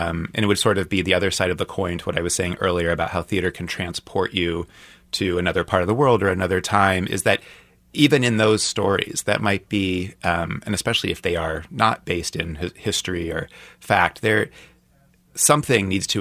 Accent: Kansas City, Missouri, United States; also born or lived in New York; and I grew up in Kansas City, but I was in New York for about 12 years.

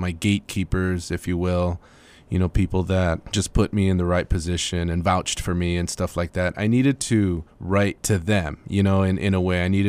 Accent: El Paso, Texas, United States; I grew up in El Paso in the Lower Valley. So I was familiar with that, environment and, you know, went to school with kids that were involved in gangs and stuff like that.

